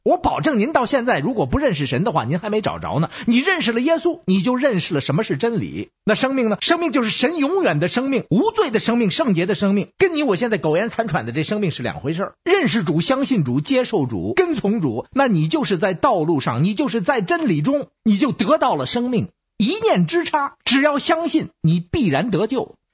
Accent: Beijing, China; 我是北京的…

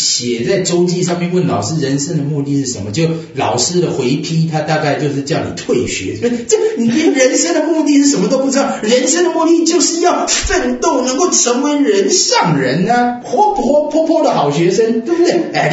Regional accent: Taiwan; 反正我们都是台湾来的嘛，对不对？

